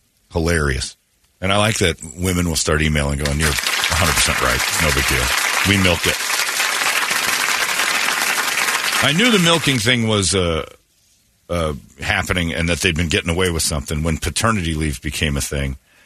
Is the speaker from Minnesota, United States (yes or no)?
no; Indiana, United States; This is a story I laughed at, too, because this is from my home state in Indiana.